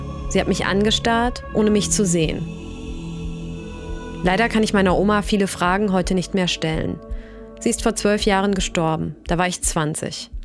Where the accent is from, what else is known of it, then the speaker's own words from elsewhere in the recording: Dresden, Saxony, Germany; Aber wenn ich gefragt werde, wo ich herkomme, antworte ich meistens Dresden. Mit Dresden verbindet mich meine Oma, die Mutter meines Vaters, der auch aus Dresden